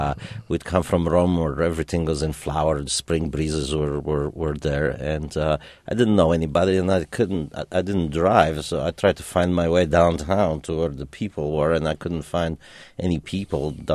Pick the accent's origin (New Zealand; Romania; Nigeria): Romania; first language German; English is a second language; my first language was German. My second was Hungarian, and Romanian was my third when I went to school.